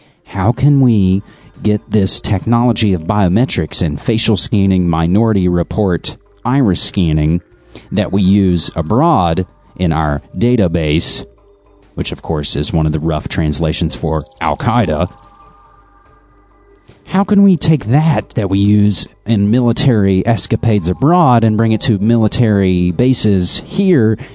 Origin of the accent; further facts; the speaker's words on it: West Virginia, United States; one of the biggest biometrics companies in the world is based in my home state of West Virginia.